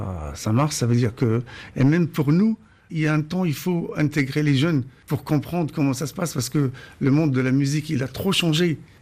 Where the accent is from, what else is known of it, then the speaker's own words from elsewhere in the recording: Casablanca, Casablanca-Settat, Morocco; Je suis de Casablanca et d'origine du sud, vers Zagora.